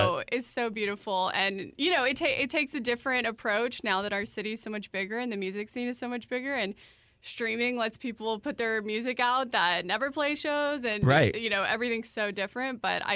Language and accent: English; San Antonio, Texas, United States; Yeah. I'm from San Antonio, and you know, my earliest memories of Austin are coming up here as soon as I got my driver's license, go to Mohawk and Fun Fest.